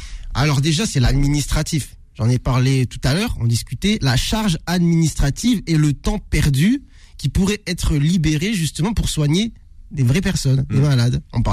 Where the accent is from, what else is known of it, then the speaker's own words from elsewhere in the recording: Tourcoing, Hauts-de-France, France; now in Paris, France; moi, je viens de Tourcoing, je viens du Nord, j'ai pas une famille de médecins